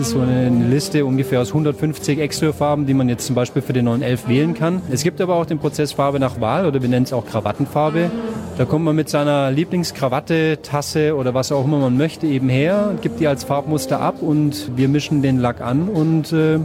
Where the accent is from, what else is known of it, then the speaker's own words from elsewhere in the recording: Baden-Württemberg, Germany; Ich bin in der Nähe von Zuffenhausen aufgewachsen